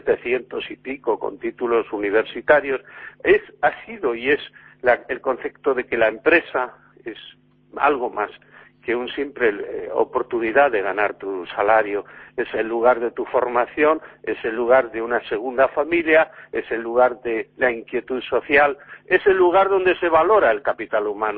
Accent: Basque Country, Spain; yo como buen vasco, los vascos siempre nos ha gustado comer y beber, porque somos un pueblo muy muy arraigado en la gastronomía y en la cultura de la gastronomía

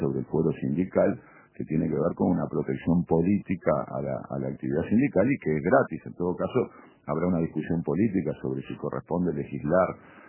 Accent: Montevideo, Uruguay; su patrón somos los ciudadanos de Montevideo.

